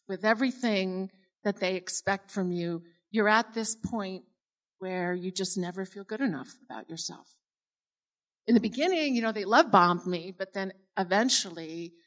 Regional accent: New York City, New York, United States; And I grew up in New York City, where it's a melting pot, and you know, you're around all different types of people.

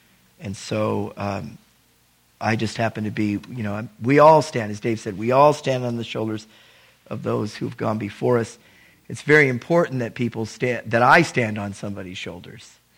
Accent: California, United States; also born or lived in Los Angeles, United States; I was born in Los Angeles, grew up in Southern California, got saved, Calvary Chapel, Costa Mesa.

